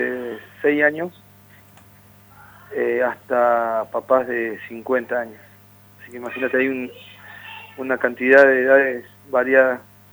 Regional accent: Zapala, Neuquén, Argentina; por ir a mi ciudad, a ir a tocar a Zapala, y mostrar a los chicos el lugar donde yo nací, y donde empecé a gestar la música

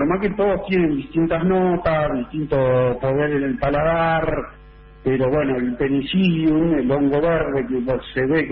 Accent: San Jerónimo Norte, Santa Fe, Argentina; now in Córdoba, Argentina; Yo soy oriundo de San Jerónimo Norte, provincia de Santa Fe, de ahí me fui a Gualeguaychú, Entre Ríos, de ahí me fui a Catriló, La Pampa, de ahí me fui a Mar del Plata, de Mar del Plata me fui a Trenquelauquen, de Trenquelauquen me vine a Córdoba.

